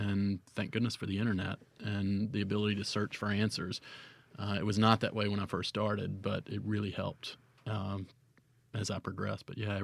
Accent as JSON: {"language": "English", "town": "Cleveland", "region": "Mississippi", "country": "United States", "tie": "born or raised there", "said": "I am. I was born and raised in Cleveland, graduated from high school, thought that it would be the last place that I'd ever come back to."}